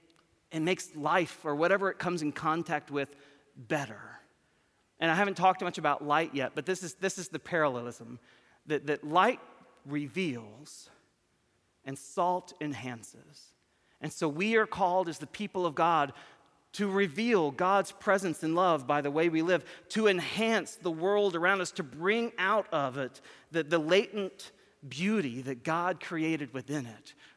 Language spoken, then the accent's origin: English; Tennessee, United States; I grew up near Memphis, so I get totally the context in which he lives.